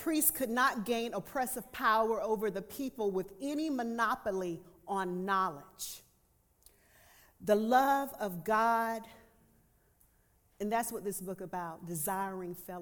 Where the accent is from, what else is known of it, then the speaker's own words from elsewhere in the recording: the South, United States; thank you, I'm from the South, I do like amen corners.